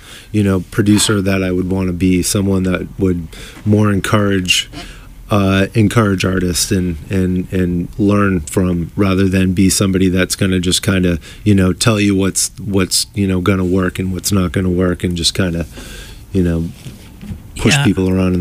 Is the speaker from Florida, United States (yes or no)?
no; Lynn, Massachusetts, United States; I grew up in Lynn, a little north of Boston.